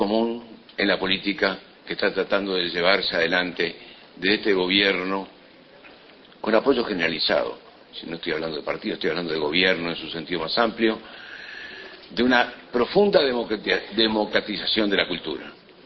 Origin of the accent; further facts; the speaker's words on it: Uruguay; en definitiva nos felicito como uruguayos porque tenemos de qué enorgullecernos y de qué inspirarnos